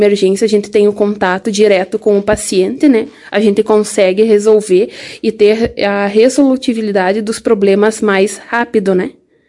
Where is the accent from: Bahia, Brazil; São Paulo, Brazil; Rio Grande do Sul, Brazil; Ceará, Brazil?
Rio Grande do Sul, Brazil; Ijuí; sou natural de Ijuí, Rio Grande do Sul.